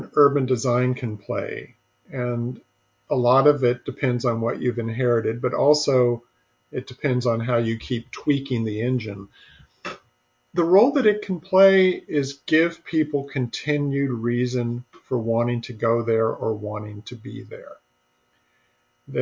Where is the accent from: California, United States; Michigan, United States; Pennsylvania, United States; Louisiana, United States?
California, United States; But when I was growing up in the Bay Area, the cable car turnaround on Market Street, it's at the end of Powell Street where Powell meets Market, really close to Union Square.